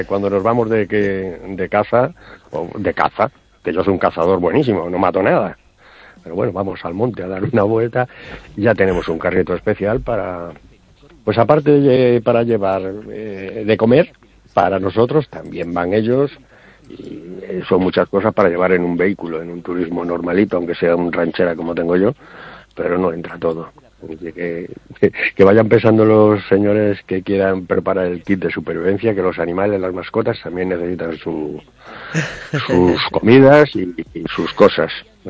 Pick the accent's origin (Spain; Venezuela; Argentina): Spain; soy español de a pie